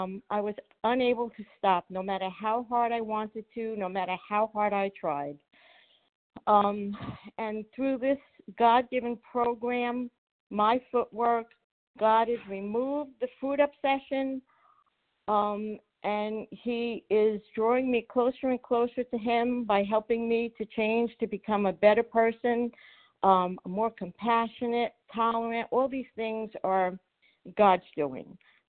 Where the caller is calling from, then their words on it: Florida, United States; I'm calling from Florida.